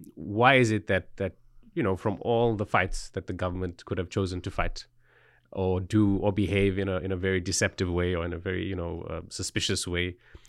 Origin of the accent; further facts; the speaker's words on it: South Africa; I come from what was once called the third world, now called the developing world. I come from South Africa.